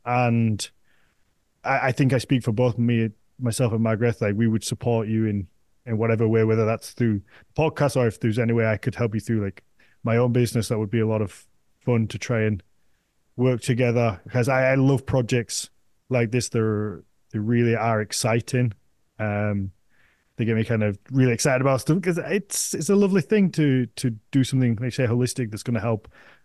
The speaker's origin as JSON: {"language": "English", "country": "United Kingdom", "said": "how as a Brit, I really tried looking into and researching as much as I could about this beforehand."}